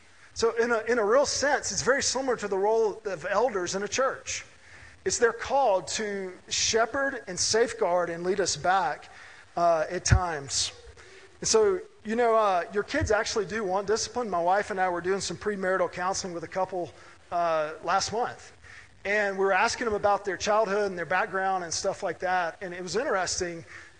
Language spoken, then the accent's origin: English; Mississippi, United States; I grew up in Mississippi in the 1980s. So this is a conservative part of the country, a more conservative time.